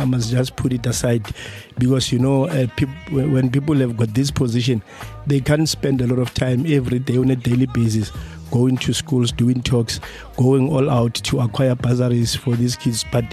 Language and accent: English; Katleung, South Africa; I'm actually coming from Katleung, I was born and bred in Katleung.